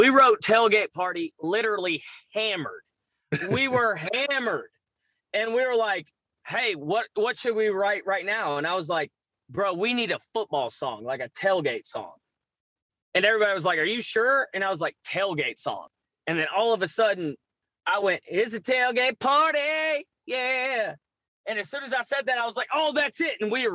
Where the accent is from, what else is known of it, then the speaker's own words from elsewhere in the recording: the South, United States; But to make it short, I am a man who has grown up and been born and raised in the South.